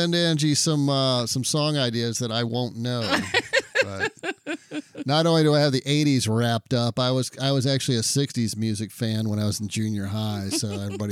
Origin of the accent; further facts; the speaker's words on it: Florida, United States; I grew up in Florida, and when I lived on my boat, gosh, I saw every storm that came through.